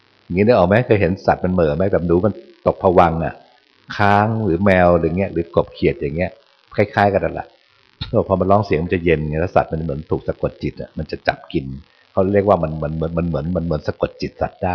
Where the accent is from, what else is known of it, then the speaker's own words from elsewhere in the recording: Bangkok, Thailand; เราเป็นคนกรุงเทพเดินไม่คุ้น